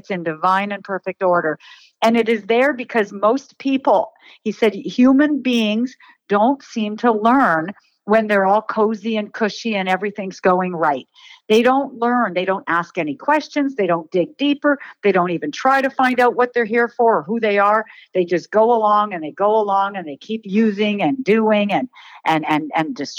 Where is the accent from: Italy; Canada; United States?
Canada; Well, I'm from Canada, so I guess you, the Americans would say on a vacation.